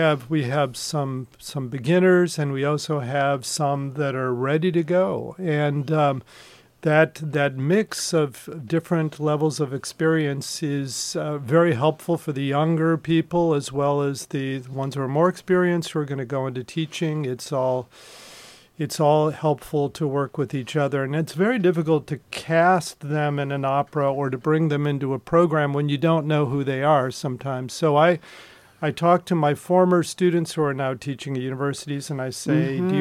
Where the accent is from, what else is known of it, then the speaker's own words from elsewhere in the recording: Louisiana, United States; I am from Louisiana, and even though I'm not here all year, I think about Astoria all year when I'm not here.